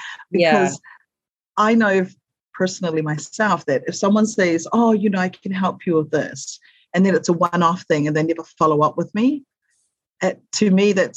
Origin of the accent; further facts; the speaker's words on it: New Zealand; I'm not actually from Hawaii. I'm actually from Aotearoa, from New Zealand.